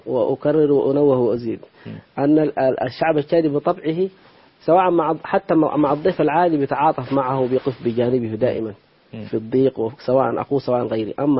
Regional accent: Chad; مليون مسلم من أفريقيا الوسطى عندنا في تشاد.

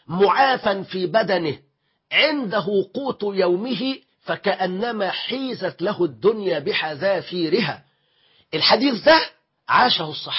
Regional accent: Egypt; لحللنا جزءا كبيرا من أزمة المواصلات عندنا في مصر.

